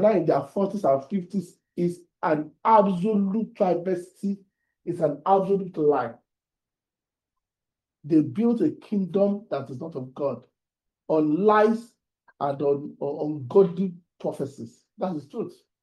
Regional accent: Ibadan, Oyo, Nigeria; I moved to the city. When I was growing up in the Ibadan area, almost all the churches were Christ Apostle Church.

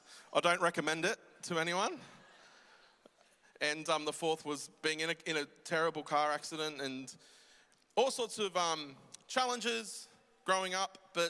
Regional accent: Sydney, New South Wales, Australia; I grew up in Sydney in the western suburbs, in a suburbs called Mount Druitt.

